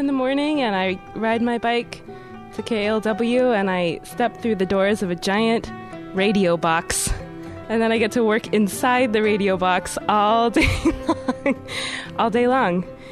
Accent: Dallas, Texas, United States; And I'm from Dallas, Texas. It's in the United States. It's the southern part, close to, Oklahoma.

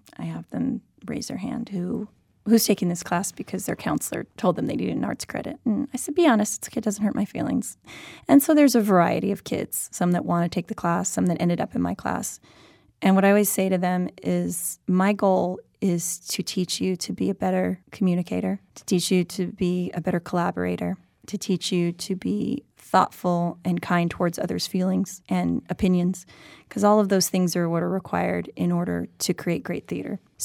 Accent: Pomona, California, United States; I grew up in Pomona, California, so not too far from here. I went to Gary High School.

